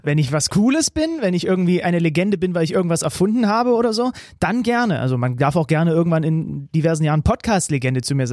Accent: Zwickau, Saxony, Germany; ich bin gebürtiger Zwickauer, da gibt es eine gepflegte Feindschaft zum Beispiel mit den Auern.

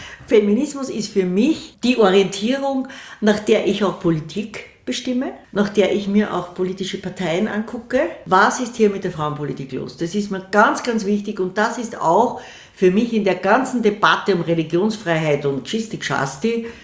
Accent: Vienna, Austria; Ich bin eine stolze Wienerin.

